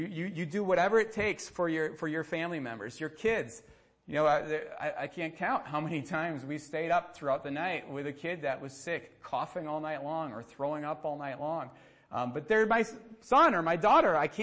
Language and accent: English; United States; Being an American, I butcher languages.